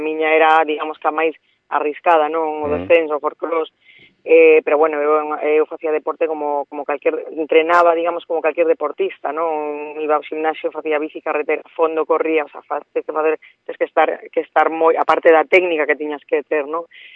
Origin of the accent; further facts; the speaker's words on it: Galicia, Spain; now in Madrid, Spain; estou máis na miña terra, e, bueno, vivo en Madrid